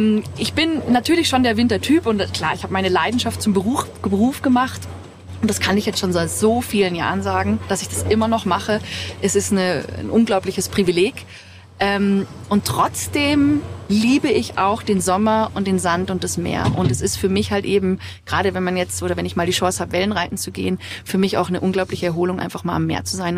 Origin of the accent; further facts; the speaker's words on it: Innsbruck, Tyrol, Austria; ich darf mal in Innsbruck, in meiner Heimatstadt, landen und über die Berge drüber fliegen